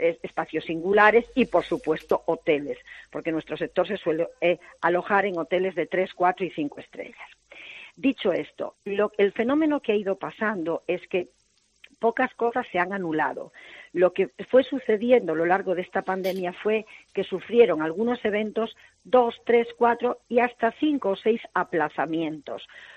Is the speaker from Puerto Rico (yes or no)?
no; Galicia, Spain; como buena gallega